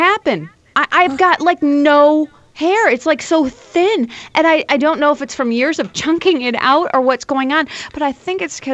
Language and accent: English; Iowa, United States; I'm from Iowa, in the middle of the country, and we grow corn, okay?